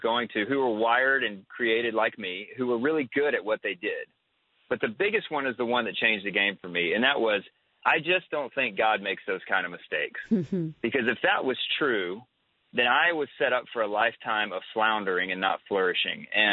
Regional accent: the South, United States; Growing up in the South, you grew up around the church.

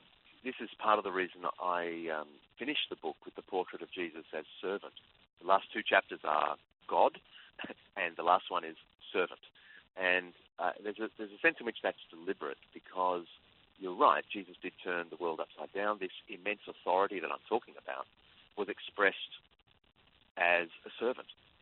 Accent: Australia; as an Australian, where Australian society is quite secular and the church is being pushed to the margins.

